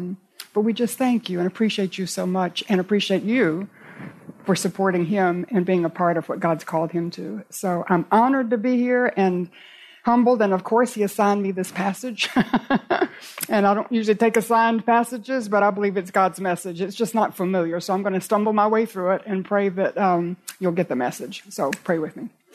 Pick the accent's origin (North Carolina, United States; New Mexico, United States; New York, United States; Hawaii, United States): North Carolina, United States; Raleigh; I was in Raleigh, in my hometown